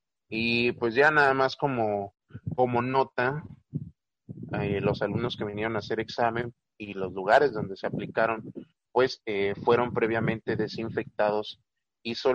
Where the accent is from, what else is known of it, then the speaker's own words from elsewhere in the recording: Mexico; Yo al menos me siento muy satisfecho, muy feliz de haber nacido aquí en México